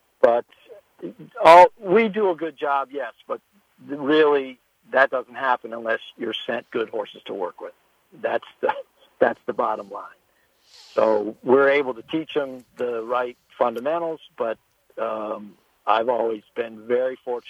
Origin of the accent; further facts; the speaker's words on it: Schenectady, New York, United States; I grew up in Schenectady. My dad was the county judge there for years and years. And I still have a brother and a sister that live up there.